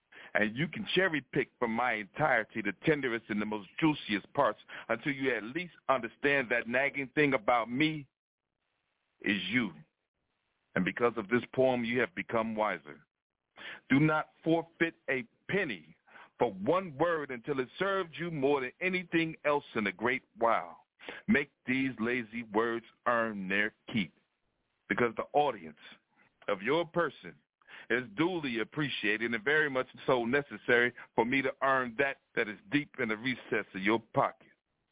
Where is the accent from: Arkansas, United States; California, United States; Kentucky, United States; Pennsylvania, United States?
Arkansas, United States; Jacksonville; Man, I'm from Jacksonville.